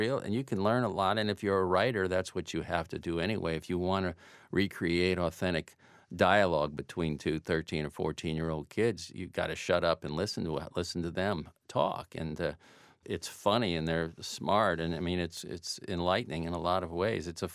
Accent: Fort Lauderdale, Florida, United States; Yeah, I mean, I was born in Lauderdale. I grew up west of the city, but I mean, we did our pilgrimage to the beach

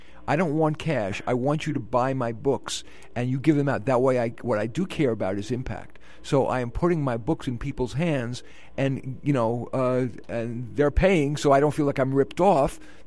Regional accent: Bronx, New York, United States; that's what's called Bronx language. That's why I'm a kid from the Bronx.

